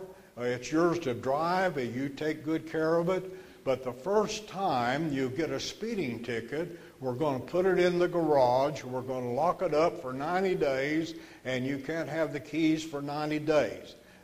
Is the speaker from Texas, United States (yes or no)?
yes; Amarillo, Texas, United States; I'm from Amarillo, Texas.